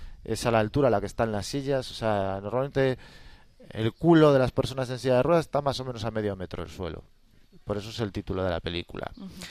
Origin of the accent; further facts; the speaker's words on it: Vigo, Galicia, Spain; y yo vengo de Vigo, que es la ciudad de las cuestas.